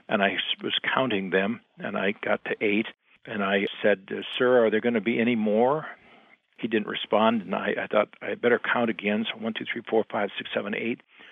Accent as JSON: {"language": "English", "town": "Las Vegas", "region": "Nevada", "country": "United States", "said": "from Las Vegas. I work for the Vegas Stats and Information Network."}